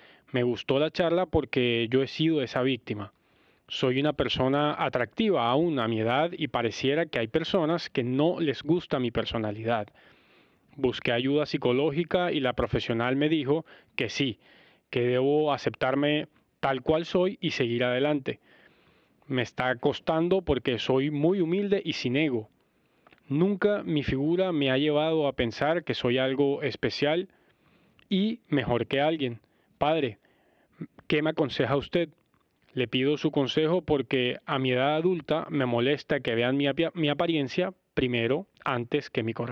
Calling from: Panama; de Panamá.

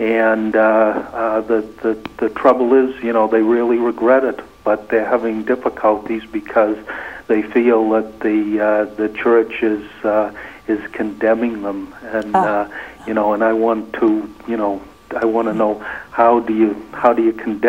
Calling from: New Hampshire, United States; I'm from New Hampshire.

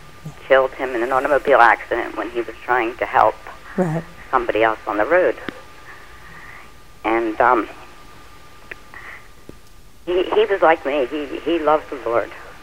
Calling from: Pennsylvania, United States; Pennsylvania.

